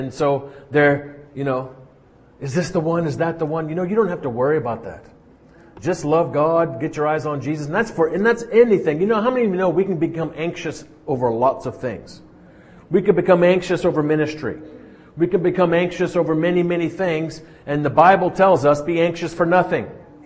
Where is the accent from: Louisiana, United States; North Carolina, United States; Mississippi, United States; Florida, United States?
Louisiana, United States; New Orleans; born there; And I'm originally from South Louisiana, New Orleans. I was born in New Orleans, but lived around the world.